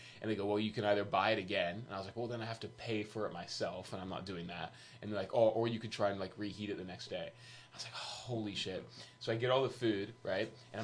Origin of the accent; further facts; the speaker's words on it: Wellington, New Zealand; also born or lived in United States; I grew up there. Yeah, I grew up there. Yeah, right. So I'm American, obviously, but my my parents moved there when I was like 9, and okay. So we just lived there for most of my life.